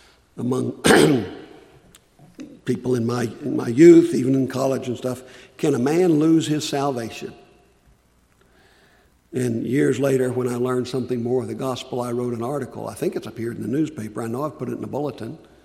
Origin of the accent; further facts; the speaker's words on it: United States; As an American, I can go vote.